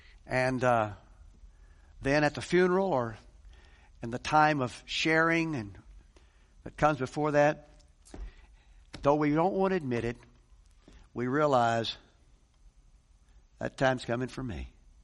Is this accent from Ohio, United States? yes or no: no; Oregon, United States; I mean, Larry and Bev and Ruth and I came from Oregon. I mean, they're ready to kill you up there anytime.